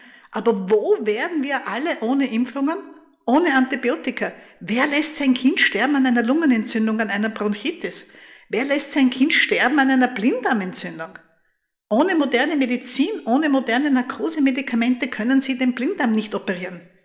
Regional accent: Graz, Styria, Austria; wo etwas passiert ist in meiner Heimatstadt Graz.

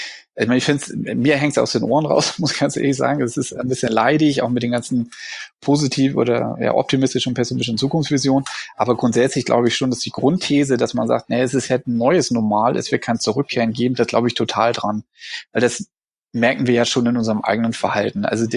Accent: Berlin, Germany; ich komme ja aus Berlin

